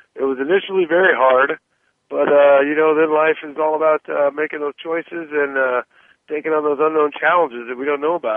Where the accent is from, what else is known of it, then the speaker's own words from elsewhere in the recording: Seattle, Washington, United States; I'm born and raised in Seattle, actually. So I was there, started off, left, came back.